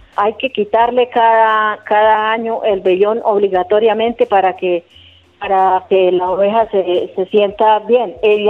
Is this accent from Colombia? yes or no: yes; Carmen de Carupa, Cundinamarca, Colombia; Soy del municipio de Carmen de Carupa, en la vereda de playa